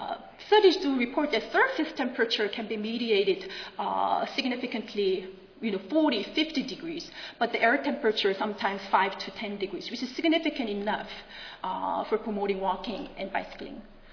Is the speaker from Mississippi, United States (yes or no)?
no; College Station, Texas, United States; This is my hometown, College Station. A very typical suburban residential community.